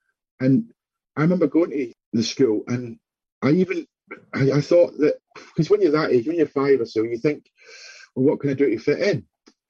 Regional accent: Scotland, United Kingdom; the one thing I missed was everybody around me being Scottish, the accent.

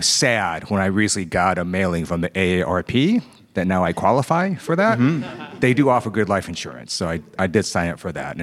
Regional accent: Ohio, United States; So I grew up in Northeast Ohio.

